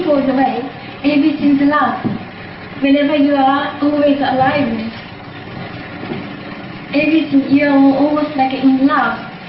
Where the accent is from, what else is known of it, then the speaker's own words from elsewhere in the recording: Tokyo, Japan; I'm from Tokyo, so I went for lots of shopping